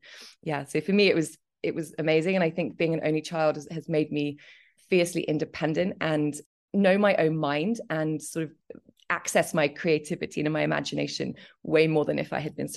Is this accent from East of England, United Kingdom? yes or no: yes; Cambridge, East of England, United Kingdom; I'm England. I was born in Cambridge. Can you hear the accent? slightly. Was born in Cambridge, and I grew up there, which was an amazing place to grow up in. I grew up on a farm